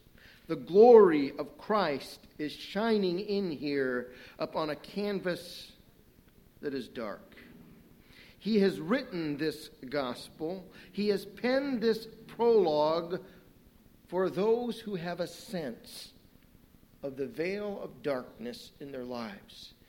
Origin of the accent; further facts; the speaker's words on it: Fremont, Ohio, United States; As I was growing up in Fremont, Ohio, I did a little trapping of muskrats and raccoons with a good friend of mine.